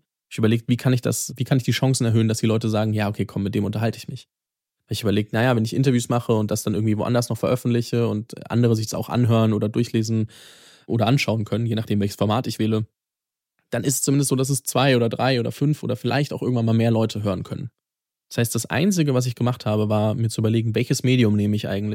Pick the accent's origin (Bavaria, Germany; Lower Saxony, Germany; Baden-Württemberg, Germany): Bavaria, Germany; Fürth; also born or lived in Munich; now in Berlin, Germany; Ich komme aus dem schönen Frankenland. Ich komme aus der Nähe von Nürnberg. Ich komme aus Fürth.